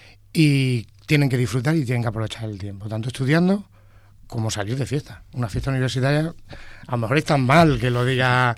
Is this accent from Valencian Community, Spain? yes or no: yes; Villena, Valencian Community, Spain; dado que yo no soy aquí de Elche, que era de Villena, tenía que pasar el día entero aquí sin tener amistades ni hobbies que hacer.